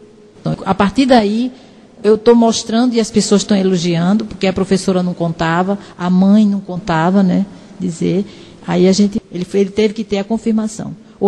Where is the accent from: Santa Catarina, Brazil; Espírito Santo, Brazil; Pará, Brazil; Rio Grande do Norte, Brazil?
Rio Grande do Norte, Brazil; now in Fortaleza, Brazil; Então, como potiguar, como norte-riograndense, eu estou aqui em Fortaleza por isso.